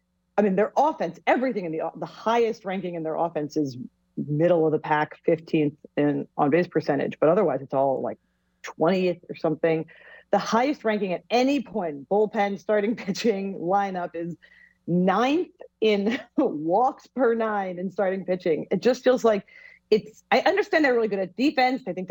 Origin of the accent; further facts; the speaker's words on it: Philadelphia, Pennsylvania, United States; It also just feels like I'm from Philly, so I should actually be thrilled about this season